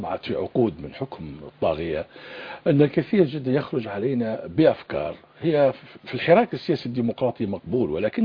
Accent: Libya; ويهمني الشأن الليبي كليبي يعني

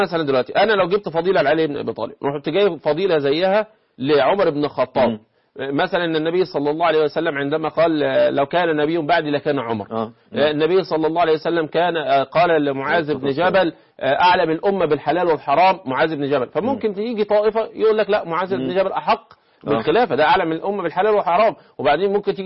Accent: Egypt; احنا بنقوله ايه كمصريين

